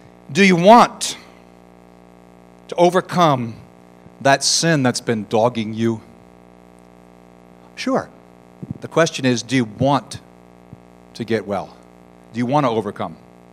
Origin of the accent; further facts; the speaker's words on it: United States; I'm an American, of course.